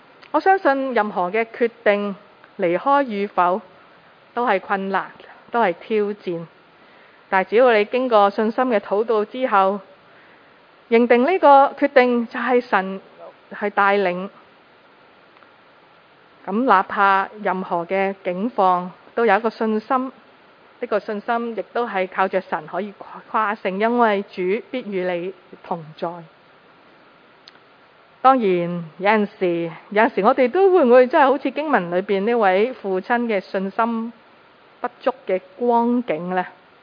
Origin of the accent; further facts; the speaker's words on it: China; 我们是中国人不觉得了